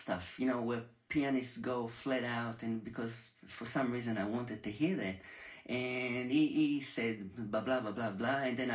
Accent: Petah Tikva, Central District, Israel; moved away; also born or lived in Tel Aviv; I was born in Tel Aviv, and then my family moved to, a suburb of Tel Aviv, which is called Petah Tikva, and it's just about 20 minutes out of Tel Aviv

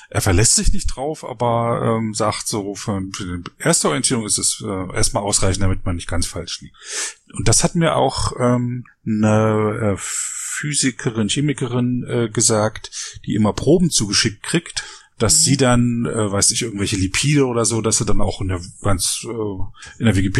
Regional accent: Frankfurt, Brandenburg, Germany; die Geschichte von Frankfurt/Oder, also der Stadt, wo ich aufgewachsen bin

